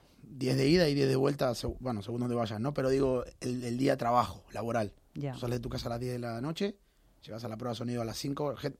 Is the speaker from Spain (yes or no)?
no; Argentina; Pero yo no, no soy el típico argentino.